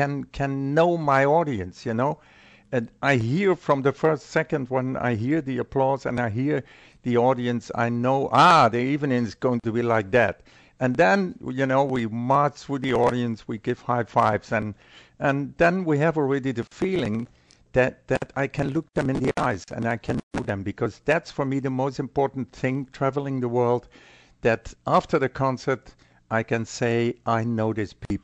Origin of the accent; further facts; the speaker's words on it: Maastricht, Limburg, Netherlands; English is a second language; but the concerts in my hometown in Maastricht are very special.